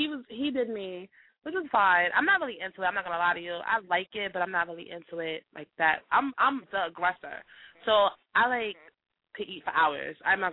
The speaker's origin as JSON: {"language": "English", "town": "Long Island", "region": "New York", "country": "United States", "tie": "born or raised there", "said": "I love New York. I mean, born and raised here. I was born and raised in Long Island, though, but I just always was in the city."}